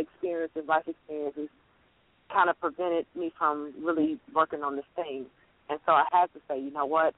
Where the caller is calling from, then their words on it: Louisiana, United States; I'm calling from Louisiana, actually.